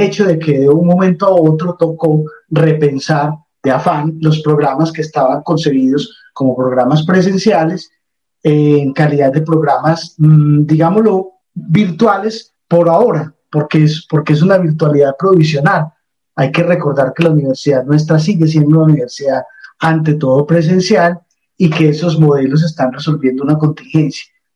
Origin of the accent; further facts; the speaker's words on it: Antioquia, Colombia; sigue siendo el orgullo que a todos nos representa como antioqueños